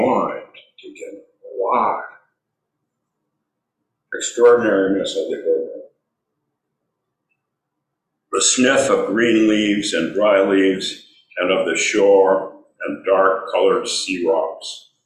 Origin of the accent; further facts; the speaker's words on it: California, United States; And Ronald Reagan, who was my governor since I'm from California, was cutting down lots and lots of redwood trees.